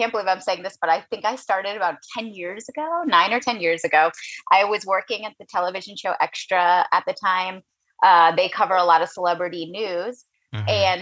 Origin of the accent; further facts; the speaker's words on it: Miami, Florida, United States; moved away as an adult; also born or lived in New York; now in Los Angeles, United States; So I'm originally from Miami and I went to NYU. So I went to New York for college and I studied theater.